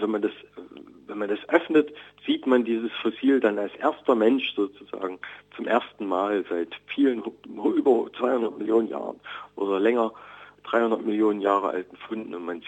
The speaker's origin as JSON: {"language": "German", "town": "Dresden", "region": "Saxony", "country": "Germany", "said": "Ich komme aus Dresden, aus Sachsen"}